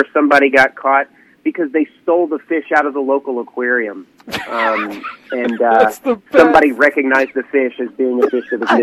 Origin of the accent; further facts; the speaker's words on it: Arkansas, United States; I'm from Arkansas and I was on Facebook.